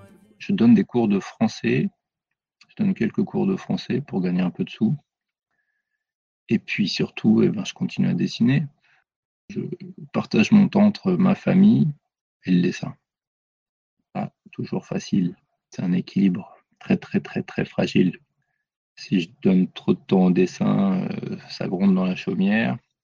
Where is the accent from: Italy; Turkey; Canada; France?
France; moved away as an adult; now in Argentina; Je suis un Français expatrié en Patagonie et ça fait tout juste 7 ans que j'habite en Argentine.